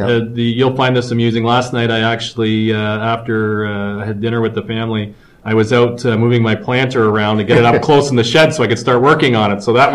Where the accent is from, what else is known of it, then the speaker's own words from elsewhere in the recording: Chatham, Ontario, Canada; And I'm from Chatham, Ontario